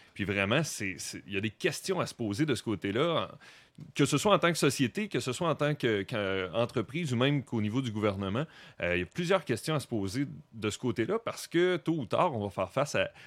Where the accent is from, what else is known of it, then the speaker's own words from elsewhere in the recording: Joliette, Quebec, Canada; Je viens de Joliette, puis... à une vingtaine de minutes de chez nous